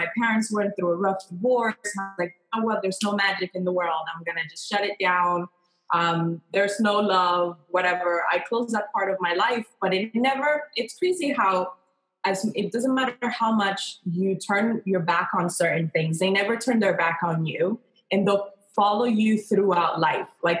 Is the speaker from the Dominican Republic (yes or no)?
yes; Santo Domingo, Dominican Republic; I grew up I was born in Dominican Republic, in Santo Domingo